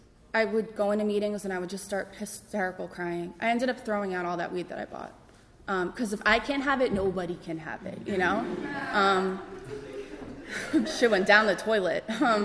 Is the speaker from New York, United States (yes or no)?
yes; New York, United States; I'm from Long Island, and it's so bad saying it.